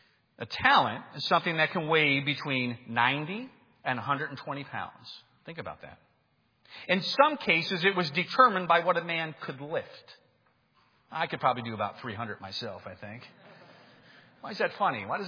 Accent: United States; I began to realize the privilege I had of growing up in the United States

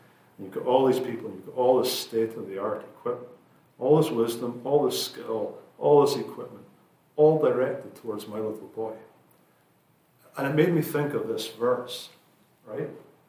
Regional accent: Scotland, United Kingdom; now in United States; I'm from Scotland

